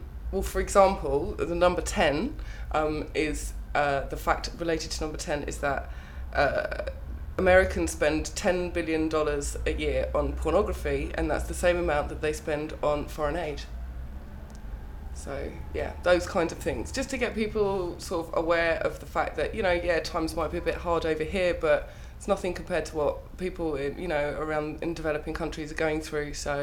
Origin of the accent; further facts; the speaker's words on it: Harrow, London, United Kingdom; I'm 28 until the end of this week and I come from Harrow in Middlesex.